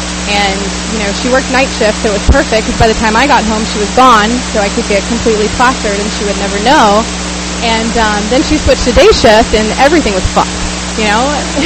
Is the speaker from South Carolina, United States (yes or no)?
yes; South Carolina, United States; now in San Diego, United States; And I got sober, and I'm from South Carolina, and I got sober back on the East Coast